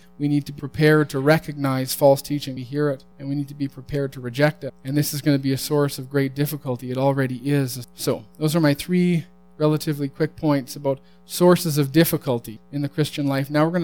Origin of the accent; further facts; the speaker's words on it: Alberta, Canada; I grew up in Alberta. I'm familiar with blizzards.